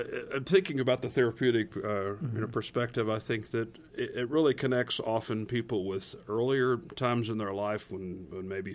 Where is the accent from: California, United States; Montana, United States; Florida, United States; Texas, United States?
Texas, United States; Houston; I am. I'm from Houstonian.